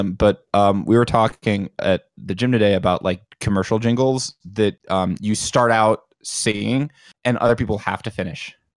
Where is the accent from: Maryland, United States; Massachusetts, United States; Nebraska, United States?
Massachusetts, United States; Boston; I'm from Boston. I spent 20 years of my life there.